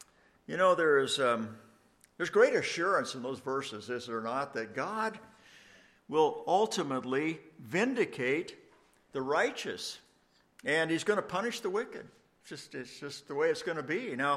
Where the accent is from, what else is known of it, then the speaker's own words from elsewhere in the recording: United States; You know, I'm an American missionary pastor who lives in reasonable tranquility.